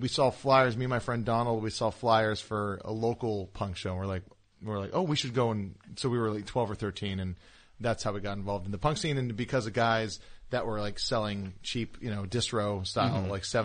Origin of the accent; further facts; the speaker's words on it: Kailua, Hawaii, United States; On Oahu, in Kamakia and Kailua.